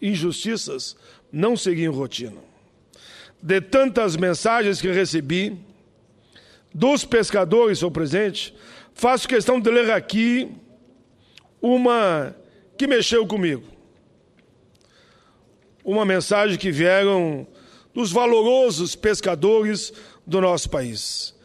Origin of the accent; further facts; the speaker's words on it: Caxias do Sul, Rio Grande do Sul, Brazil; born there; Como gaúcho, sou presidente, nascido lá em Caxias do Sul. Meus pais vieram de Bom Jesus.